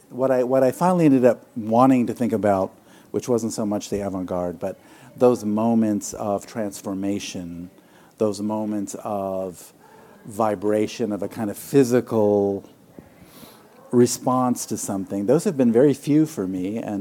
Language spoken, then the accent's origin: English; New York, United States; now in San Francisco, United States; I think when I came here from New York, I was, you know, a typical New York snob